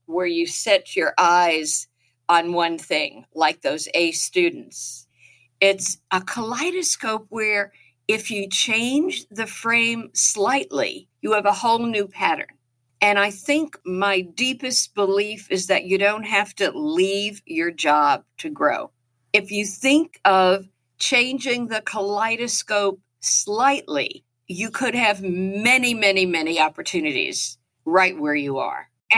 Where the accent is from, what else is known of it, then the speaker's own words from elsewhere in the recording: Passaic, New Jersey, United States; accent: Jersey; proud to say I am a Jersey girl through and through. So if you hear the twang in my voice, you'll know. I grew up in Passaic, New Jersey